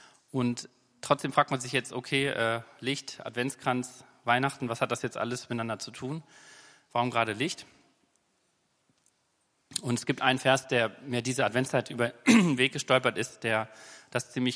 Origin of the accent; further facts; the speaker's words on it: Hamburg, Germany; Es kommt aus meiner Heimat, aus Hamburg.